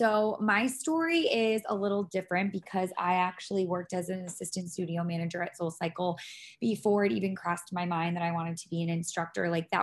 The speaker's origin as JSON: {"language": "English", "region": "Rhode Island", "country": "United States", "lives_now": "Boston, United States", "said": "because I'm from Rhode Island originally, I chose Boston"}